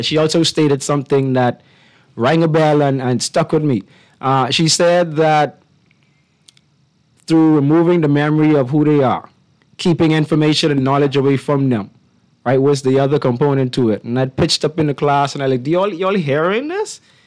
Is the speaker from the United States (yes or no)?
no; Nassau, New Providence, Bahamas; Full 100% Bahamian, born and raised in Nassau.